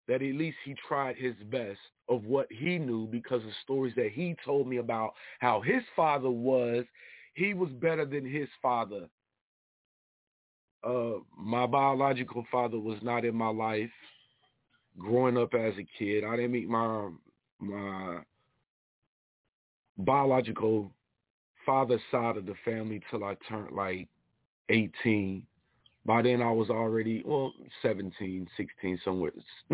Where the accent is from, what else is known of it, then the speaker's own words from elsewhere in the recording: Kansas City, Missouri, United States; now in Philadelphia, United States; So I actually moved to Philadelphia I moved to the East Coast from Kansas City, Missouri.